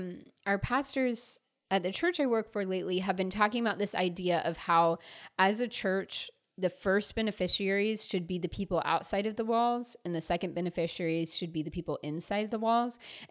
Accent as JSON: {"language": "English", "town": "Atlanta", "region": "Georgia", "country": "United States", "said": "I'm from Atlanta. I've been deeply disappointed with how Atlanta has handled most of the pandemic."}